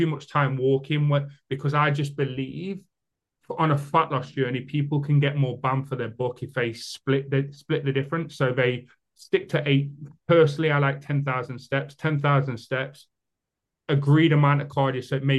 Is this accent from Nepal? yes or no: no; United Kingdom; I am British.